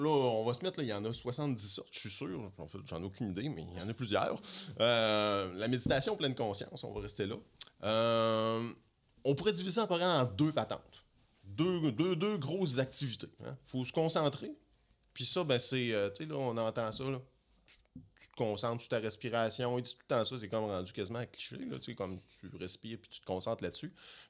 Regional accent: Quebec, Canada; accent: Lac-Saint-Jean; Mon petit accent du Lac-Saint-Jean qui revient.

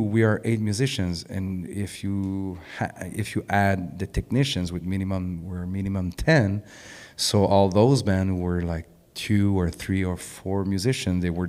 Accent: Montreal, Quebec, Canada; I grew up in Montreal, but I came in Abitibi like since I'm a baby, a minimum twice a year.

